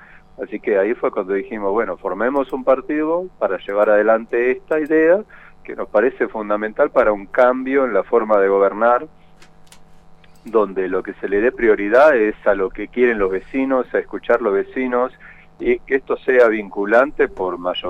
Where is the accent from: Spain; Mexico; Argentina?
Argentina; Buenos Aires; born there; moved away as an adult; also born or lived in Catriel; now in Bariloche, Argentina; ya teníamos varios años de vivir en Catriel, en Río Negro. Nací en Buenos Aires, pero bueno, ya hace más de 35 años que vivo en la Patagonia, hace 30 en Bariloche.